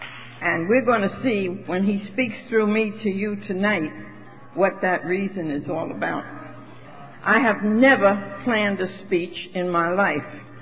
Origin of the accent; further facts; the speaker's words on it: Manhattan, New York, United States; also born or lived in Brooklyn / Queens; I'm the oldest of five children. I was born in Brooklyn and raised in Manhattan, and I've lived in Queens now for 50 years.